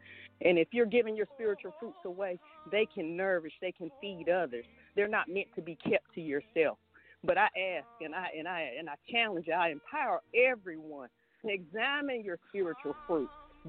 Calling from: Charlotte, North Carolina, United States; I'm calling in from Charlotte, Carolina.

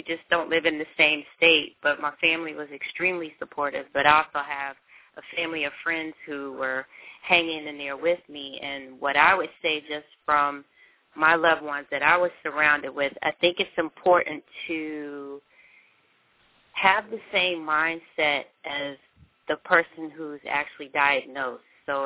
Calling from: Washington, District of Columbia, United States; I'm calling from Washington, D.C.

